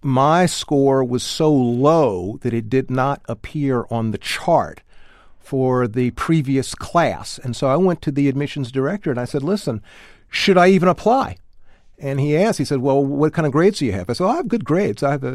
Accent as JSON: {"language": "English", "town": "Columbia", "region": "South Carolina", "country": "United States", "said": "Well, I'm from the Deep South. I'm from Columbia, South Carolina."}